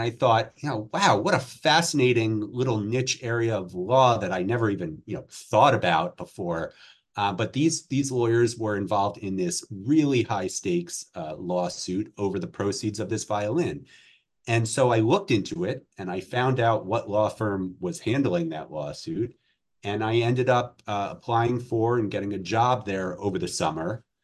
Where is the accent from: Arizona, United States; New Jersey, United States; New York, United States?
New Jersey, United States; I grew up in New Jersey, and my father was and is a very, very talented, exceptional trial lawyer.